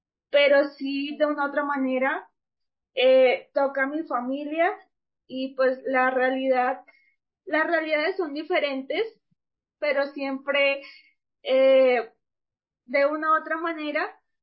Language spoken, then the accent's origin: Spanish; Santiago de la Selva, Caquetá, Colombia; de donde yo vengo, de la inspección, que se llama Santiago de la Selva al sur del Caquetá